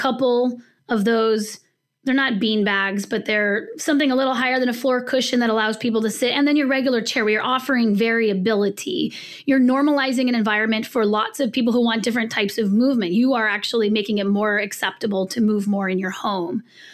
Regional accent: California, United States; I'm from the West Coast. I was born in California.

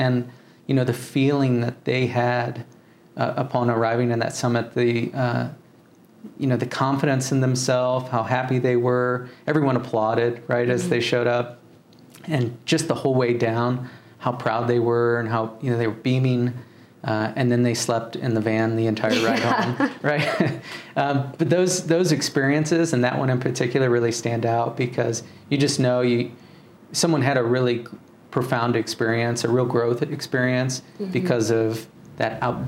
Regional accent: Missouri, United States; I'm from Missouri, didn't have these experiences

